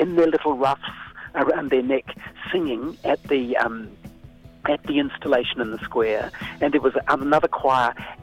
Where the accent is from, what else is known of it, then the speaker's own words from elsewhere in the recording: South Island, New Zealand; I come from the South Island, and I always reckon that the South Island is miles behind the North in terms of awareness of Taha Māori.